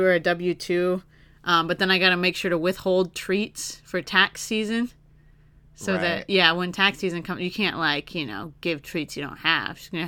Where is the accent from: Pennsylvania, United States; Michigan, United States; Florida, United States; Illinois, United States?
Michigan, United States; My hometown in Michigan, there was a Long John Silver's there.